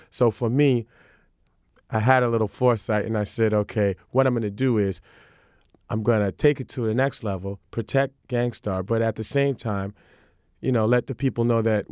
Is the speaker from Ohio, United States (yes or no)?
no; Boston, Massachusetts, United States; I'm from Boston, so I know about them.